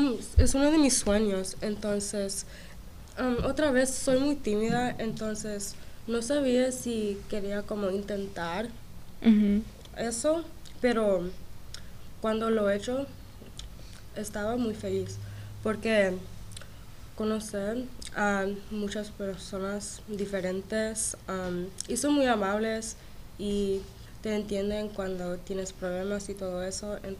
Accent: United States; lo hago también porque soy americana

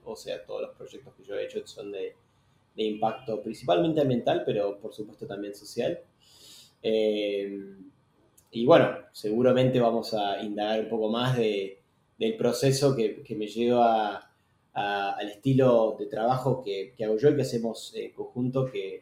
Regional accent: Argentina; born there; nací en Argentina.

